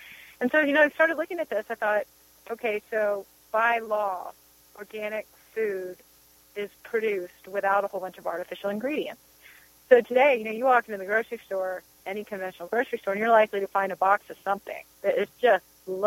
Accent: Texas, United States; And I grew up in Texas and never thought about it.

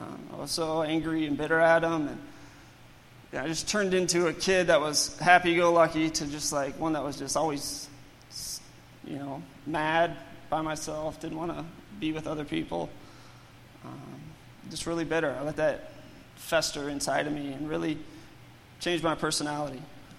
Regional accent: California, United States; So I grew up in California on a farm, and we worked the farm

